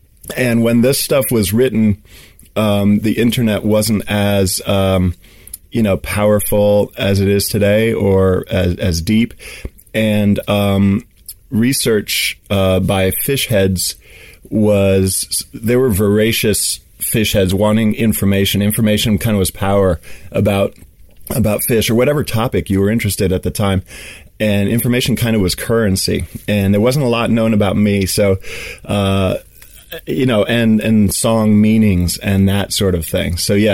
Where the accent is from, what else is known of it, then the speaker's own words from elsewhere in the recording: Princeton, New Jersey, United States; first language Swedish; English is a second language; also born or lived in Sweden; So I grew up in Princeton, New Jersey, although I did spend a large chunk of my childhood in Sweden. Swedish was my first language.